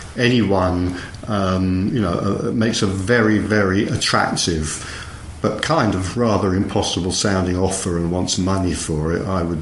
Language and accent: English; England, United Kingdom; I'm English.